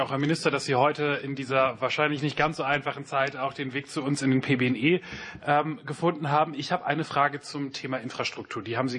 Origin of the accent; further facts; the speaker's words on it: Lower Saxony, Germany; Ich komme selber aus Niedersachsen